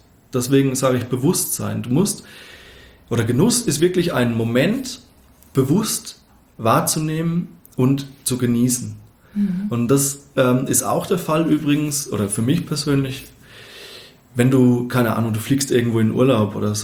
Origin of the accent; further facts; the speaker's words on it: Bavaria, Germany; now in Munich, Germany; Also ich komme eben aus dem Dorf, aus der fränkischen Weingegend